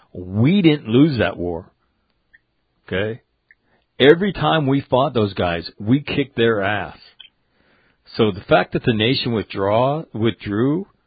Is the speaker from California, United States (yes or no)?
yes; Sacramento, California, United States; not far from my hometown of Sacramento.